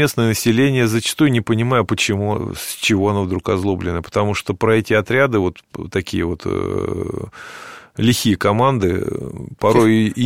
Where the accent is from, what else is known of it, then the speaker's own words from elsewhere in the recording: Siberia, Russia; Ну, вот мне, как коренному сибиряку, понимаете